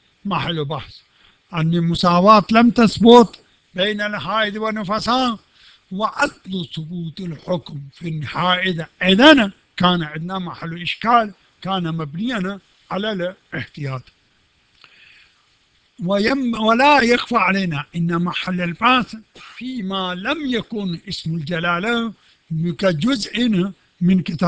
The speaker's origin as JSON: {"language": "Arabic", "country": "Pakistan", "second_language": "Arabic", "said": "مثلا هناك عندنا في باكستان"}